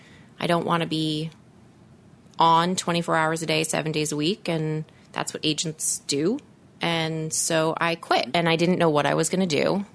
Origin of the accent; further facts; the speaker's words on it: Los Angeles, California, United States; And I mean, I grew up in Los Angeles, and so not only did I watch TV.